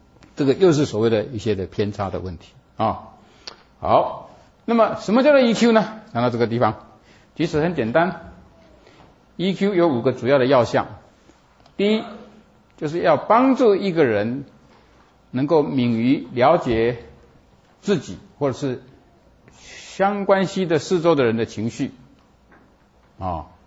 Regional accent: Taiwan; 我这个从台湾来的人，从来没有一次吃三个 hamburger 的

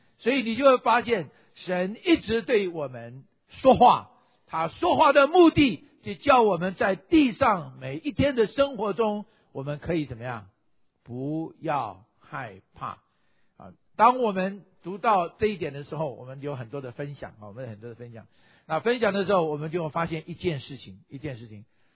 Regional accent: China; 我们都是中国人，我们又不是犹太人

